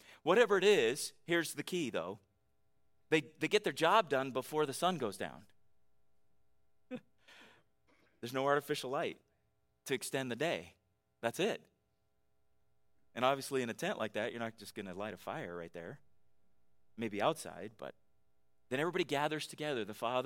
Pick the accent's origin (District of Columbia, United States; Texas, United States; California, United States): California, United States; moved away as an adult; I grew up in California where you don't want to go to a bathroom in a gas station in California.